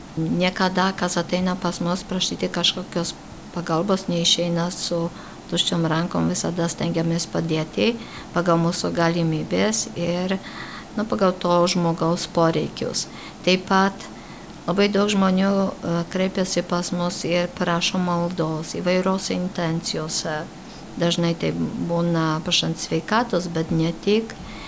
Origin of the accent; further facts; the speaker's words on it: Poland; giliai tikinčioj šeimoj ir mano tikybos mokytoja buvo vienuolė, nes aš augau Lenkijoj.